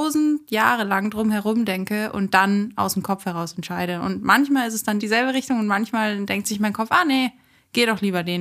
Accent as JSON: {"language": "German", "town": "Munich", "region": "Bavaria", "country": "Germany", "said": "Ich komme und lebe aus München und in München. War zum Studium mal in Bamberg, aber bin jetzt wieder zurück und könnte glücklicher nicht sein."}